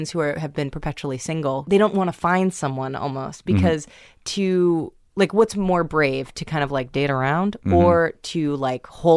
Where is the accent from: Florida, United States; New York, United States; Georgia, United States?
New York, United States; New York City; I grew up in New York City.